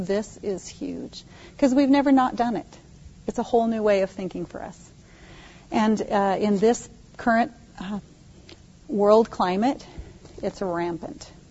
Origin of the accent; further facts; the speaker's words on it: Boise, Idaho, United States; hello, I'm from Boise, and they said, oh, okay, Boise, and people in rural Idaho are a little suspicious of Boise.